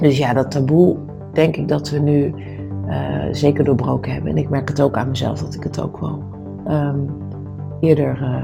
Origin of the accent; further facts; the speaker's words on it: Amsterdam, North Holland, Netherlands; je hebt bijvoorbeeld de import Amsterdammers en daar hoor ik ook bij, dat weet ik. Maar zo voel ik me dus niet, want ik heb langs het van mijn leven tot nu toe gewoond in Amsterdam. Dus ik voel me gewoon Amsterdammer.